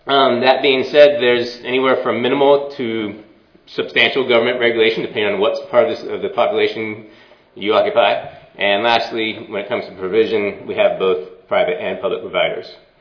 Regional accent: United States; so it's really neat to be confronted as an American to see these alternative systems

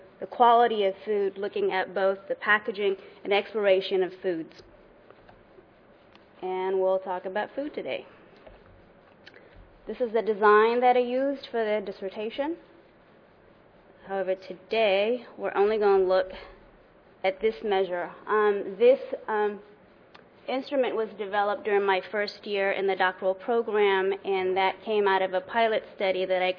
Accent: Newark, New Jersey, United States; I am from Newark, New Jersey.

